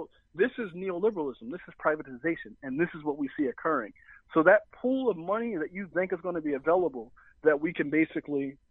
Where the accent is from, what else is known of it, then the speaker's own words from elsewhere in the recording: Philadelphia, Pennsylvania, United States; accent: Philadelphia; excuse my accent, I'm from Philly. I've heard that us in Philly, we have an accent sometimes.